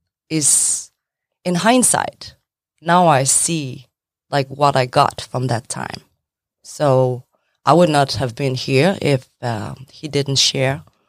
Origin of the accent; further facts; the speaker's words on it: Frederikshavn, North Denmark Region, Denmark; from my hometown, like Frederikshavn in Denmark, in the northern part of Denmark, a small town